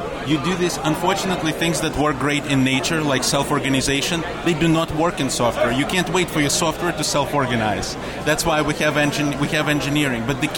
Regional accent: Ukraine; now in United States; I'm originally from Ukraine. I came here in 1991, went to school here.

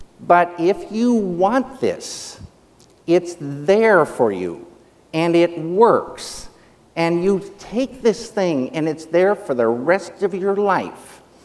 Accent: Missoula, Montana, United States; I'm from Missoula, Montana

